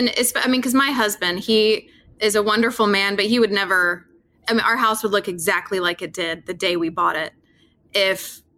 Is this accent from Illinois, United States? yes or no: no; Atlanta, Georgia, United States; I grew up in the Atlanta suburbs. And so I know what it's like when you're in a subdivision and so many of the houses were built up, you know, as a development.